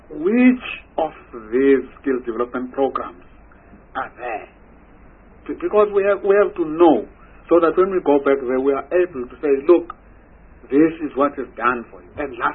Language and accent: English; Mpumalanga, South Africa; Because I know I'm from Mpumalanga.